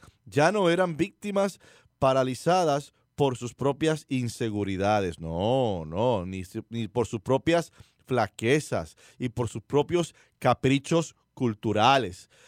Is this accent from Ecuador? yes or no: no; Gurabo, Puerto Rico; yo recuerdo algunas personas en mi pueblo donde yo me crié, el pueblo de Gurabo en Puerto Rico